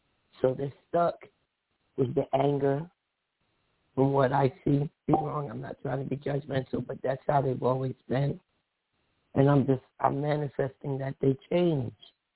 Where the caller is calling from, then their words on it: New Jersey, United States; I'm calling from New Jersey.